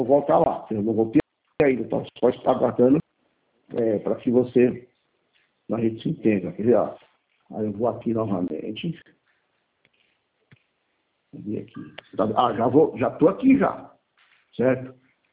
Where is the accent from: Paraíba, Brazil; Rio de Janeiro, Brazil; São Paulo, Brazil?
São Paulo, Brazil; Campinas; eu sou de Campinas, né? Eu venho de Campinas